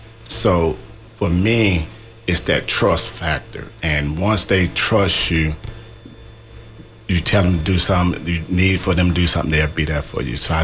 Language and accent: English; Auburn, Alabama, United States; But my background, like I said, I'm from Alabama, born and raised.